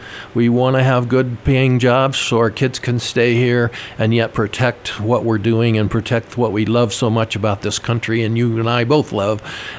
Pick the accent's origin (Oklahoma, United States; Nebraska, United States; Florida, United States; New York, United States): Nebraska, United States; I grew up in Nebraska. My dad was the mayor of our town for over 20 years